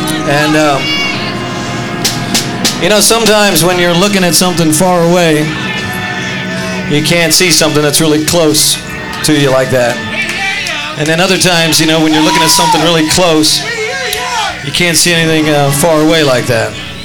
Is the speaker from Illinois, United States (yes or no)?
no; Oklahoma City, Oklahoma, United States; we come from Oklahoma City, Oklahoma.